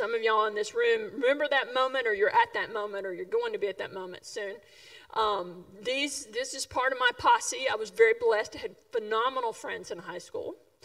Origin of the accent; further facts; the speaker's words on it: Dalton, Georgia, United States; I knew I wanted to get out of my hometown. It was a small town, North Georgia, Dalton. Some of you are aware of it. Some of you bought carpet from there.